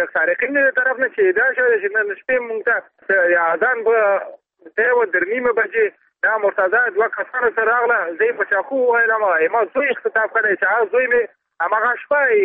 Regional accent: Balkh, Afghanistan; زه د بلخ ولایت اوسیدونکی یم.

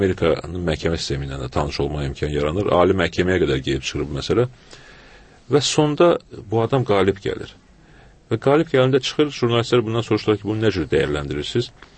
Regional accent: Baku, Azerbaijan; Mənim atam Füzulidəndir, anam Şəkidəndir. Özüm Bakıdan da olmuşam. Əgər bu reallıqlar çərçivəsində mən Füzulidənəmsə əslim, təbii ki, Füzulidənəm.

